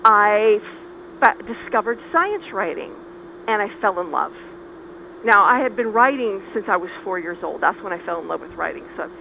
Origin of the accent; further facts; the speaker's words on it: California, United States; We were getting kind of tired of California. I mean, I'm originally from California.